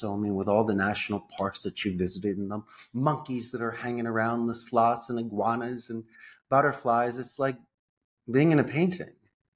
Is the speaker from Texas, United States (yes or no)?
no; Philadelphia, Pennsylvania, United States; I grew up in Philadelphia, so every wintertime I love seeing the KYW News radio, see if they're canceling school that day.